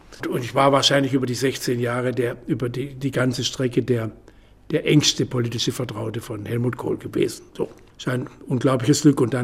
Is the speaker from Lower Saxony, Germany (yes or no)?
no; Hornberg, Baden-Württemberg, Germany; ich bin in Homberg im Schwarzwald aufgewachsen, aus kleinbürgerlichen Verhältnissen.